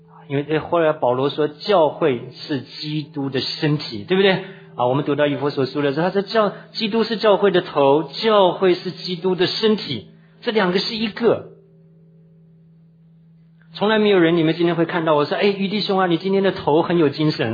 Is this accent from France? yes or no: no; China; 我说我们中国人讲断送都是讲悲观的不好的，